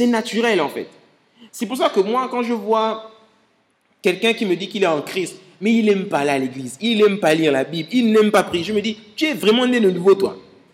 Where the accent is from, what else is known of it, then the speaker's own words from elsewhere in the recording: Gabon; Chez nous au Gabon, c'est 21 ans je crois